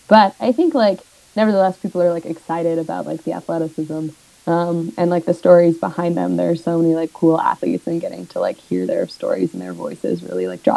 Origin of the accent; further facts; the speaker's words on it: Telluride, Colorado, United States; born there; also born or lived in East Coast; I was born in Telluride and that mountain is just full of moguls.